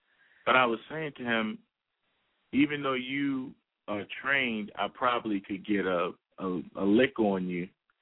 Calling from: Baltimore, Maryland, United States; I'm calling from Baltimore.

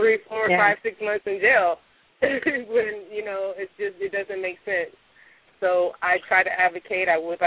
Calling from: Los Angeles, California, United States; I'm calling from Los Angeles.

